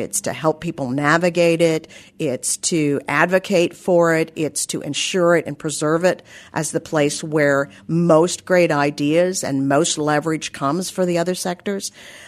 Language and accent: English; Minnesota, United States; I come from Minnesota, which is the Twin Cities, which is the old city. And I'm blessed by being able to have that perspective of growing up in an old city and now living in a new city